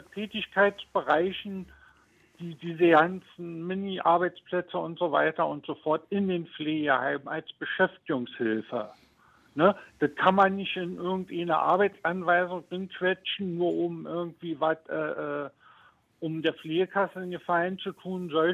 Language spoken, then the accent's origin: German; Berlin, Germany; now in Wrist, Germany; Ich war ursprünglich aus Berlin, ja.